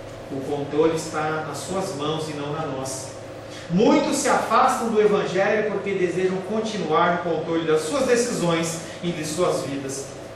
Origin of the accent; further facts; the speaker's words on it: Brasília, Federal District, Brazil; Eu sou brasiliense e eu sei que não tem monte em Brasília.